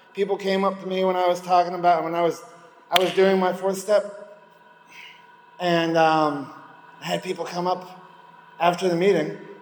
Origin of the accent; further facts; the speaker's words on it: Naples, Florida, United States; now in Tampa, United States; I'm from Naples, and I'm up in Tampa